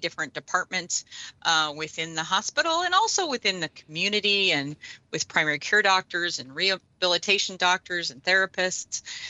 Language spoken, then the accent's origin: English; Washington, United States; now in Oregon, United States; So I'm originally from the Northwest. So I'm from Washington.